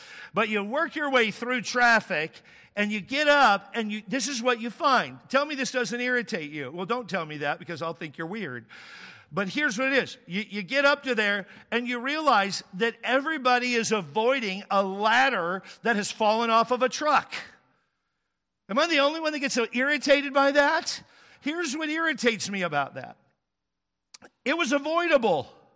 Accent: Texas, United States; I'm from Texas, nothing bad is from there, I'm from there, and I speak truth about there

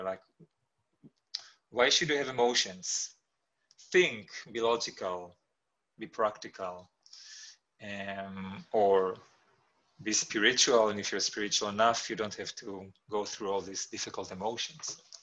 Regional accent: Israel; I hail from Israel and I live and teach here and also abroad, mostly in Russia, in Moscow, and lately much more online.

